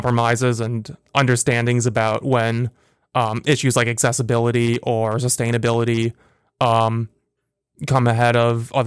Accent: Bloomington, Indiana, United States; So I grew up in Bloomington. That's where it starts.

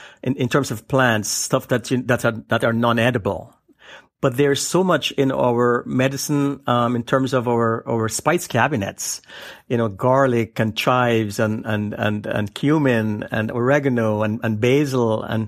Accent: Guyana; I'm a third generation East Indian. I was born and I grew up in the South American country known then as British Guiana, now known as Guyana. I am a third generation East Indian

